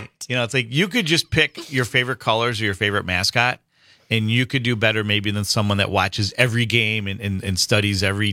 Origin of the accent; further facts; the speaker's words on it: Buffalo, New York, United States; No, originally I'm from Buffalo, New York. That's why you always see me with the Bills hat. I grew up in the same town, but I got to go to college at Michigan State.